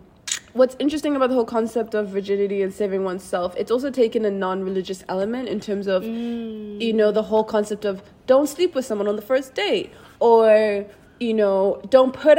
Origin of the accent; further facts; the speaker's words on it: South Africa; Like growing up in South Africa, I never was like